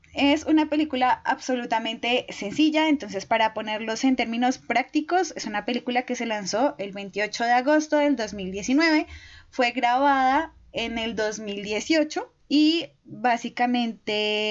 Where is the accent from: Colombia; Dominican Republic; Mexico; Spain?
Colombia; Y nosotros como sociedad colombiana, no sé si en Argentina pasará, no creo, pero para Colombia la radio también fue muy importante